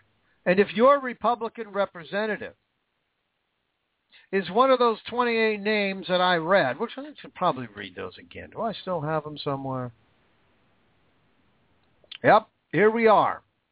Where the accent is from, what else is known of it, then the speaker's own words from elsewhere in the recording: Washington, United States; David Reichert, my home state of Washington, fired.